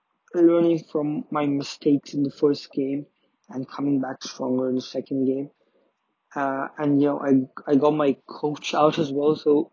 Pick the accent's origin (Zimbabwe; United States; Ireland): Zimbabwe; also born or lived in Uganda; And since I'm from Zimbabwe and Uganda